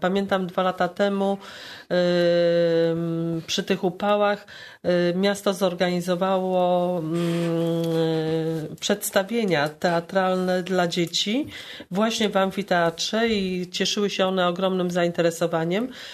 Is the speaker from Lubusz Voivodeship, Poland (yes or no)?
yes; Zielona Góra, Lubusz Voivodeship, Poland; Ja jestem rodowitą zielonogórzanką. W tej okolicy mieszkałam w młodości, chodziłam do szkoły. Teraz też akurat mieszkam niedaleko amfiteatru